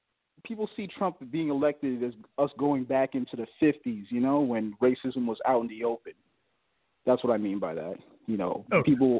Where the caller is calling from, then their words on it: Macon, Georgia, United States; from Macon, Georgia.